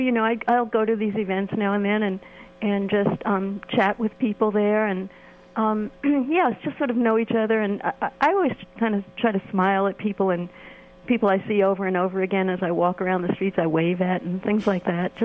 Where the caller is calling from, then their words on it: San Francisco, California, United States; Yeah, I'm calling from the Portola, which is different than Portola Drive or whatever it's called. We're kind of wedged in between the Biz Valley and the Excelsior and the Bayview.